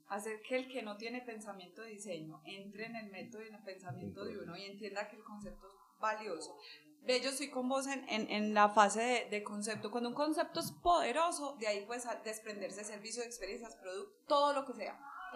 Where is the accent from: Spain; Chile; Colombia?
Colombia; Medellín, Antioquia; yo crecí en la Comuna 13